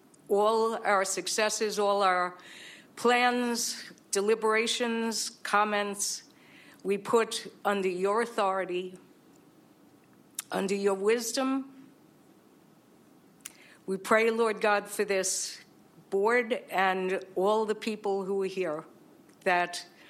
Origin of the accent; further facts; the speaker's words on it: Bronx, New York, United States; moved away as an adult; now in New Holland, United States; I've been in New Holland since 1989. If you can tell, I'm from the Bronx originally. Came down with two kids